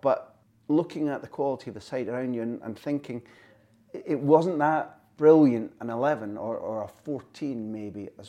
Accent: Scotland, United Kingdom; I remember rooting for you as a Scot, waiting for them to understand the talent that they bought.

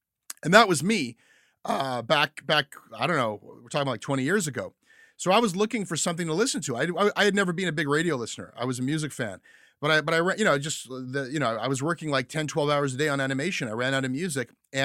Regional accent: United States; And so many of the things you describe, just like my hometown in America.

